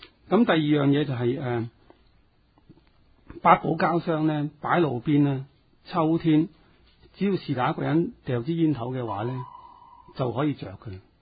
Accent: Sham Shui Po, Kowloon, Hong Kong; 我哋住惯深水埗，我喺呢度出世，呢度大，冇问题嘅

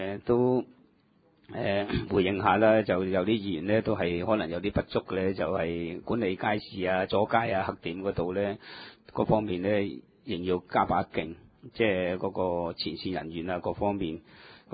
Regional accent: China; 都系代表我哋中国人呢一个光荣嘅

